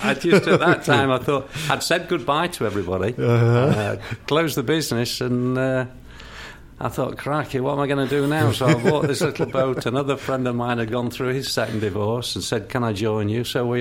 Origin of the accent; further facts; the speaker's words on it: Sheffield, Yorkshire and the Humber, United Kingdom; born there; I was born in Sheffield.